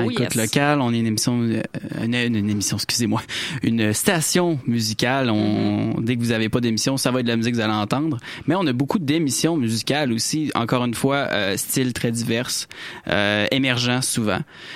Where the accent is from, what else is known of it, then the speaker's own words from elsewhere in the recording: Quebec, Canada; Moi, je viens de la Rive-Sud et on sait donc pour le rap de la Rive-Sud, le 8-3, ça a été vraiment important